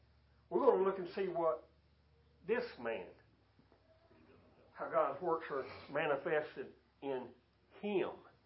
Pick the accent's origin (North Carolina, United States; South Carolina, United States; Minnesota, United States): North Carolina, United States; Salisbury; born there; They told me I was born here in Salisbury, up there, in that hospital up there, Rowan Memorial, back with Rowan Memorial Hospital. I was born over 8/4/56.